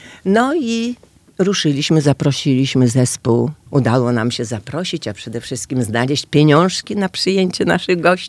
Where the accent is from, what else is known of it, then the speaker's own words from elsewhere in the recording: Vilnius County, Lithuania; now in Stargard, Poland; powspominałam moje strony rodzinne na Wileńszczyźnie